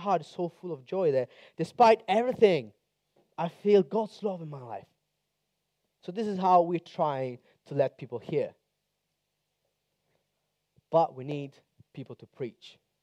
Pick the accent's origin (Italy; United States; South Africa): Italy; Rome, Lazio; I come from Rome. My girlfriend is in Sicily right now.